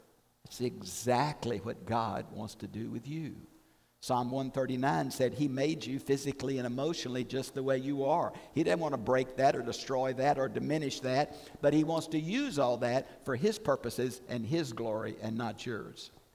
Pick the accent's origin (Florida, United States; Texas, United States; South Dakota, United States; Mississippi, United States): Texas, United States; Houston; And, you know, I grew up in Houston. I really thought milk came out of a carton, not out of a cow. So I am not a rural farm person, okay?